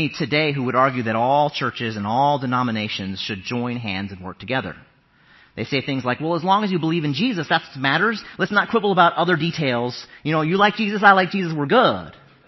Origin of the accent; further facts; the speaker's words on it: Lincoln, Nebraska, United States; I'm from Lincoln, Nebraska, but it doesn't matter.